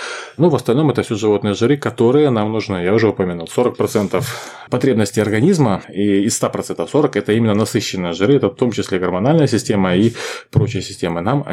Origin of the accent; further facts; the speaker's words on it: Ukraine; Я как ширый украинец не могу об этом не вспомнить.